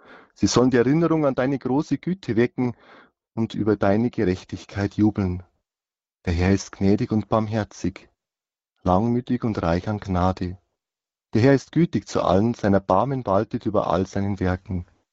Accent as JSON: {"language": "German", "town": "Miesbach", "region": "Bavaria", "country": "Germany", "tie": "born or raised there", "said": "Ich bin also in Miesbach aufgewachsen, dort ins Gymnasium gegangen, später auf die Fachoberschule."}